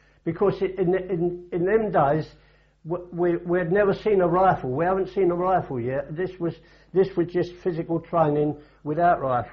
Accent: England, United Kingdom; To me as an Englishman

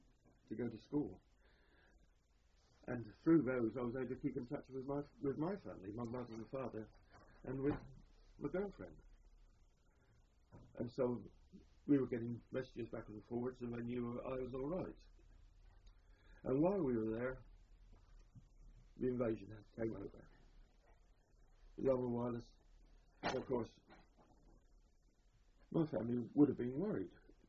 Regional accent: Eastleigh, South East England, United Kingdom; And once again, that was only, 10 miles from Eastleigh, my hometown.

